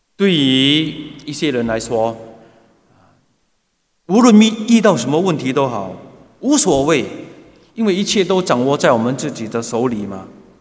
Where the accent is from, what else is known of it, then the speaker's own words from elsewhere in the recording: Singapore; 那我们新加坡人，我们常说的一句话，特别是在过年期间，我们也会这样说。